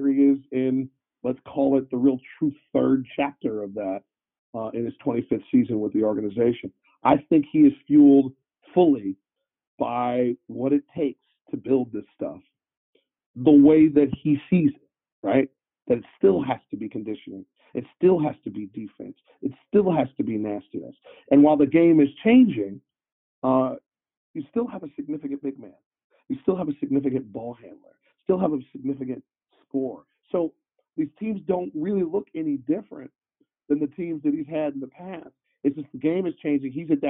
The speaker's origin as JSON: {"language": "English", "town": "Cleveland", "region": "Ohio", "country": "United States", "tie": "born or raised there", "said": "I grew up in Cleveland"}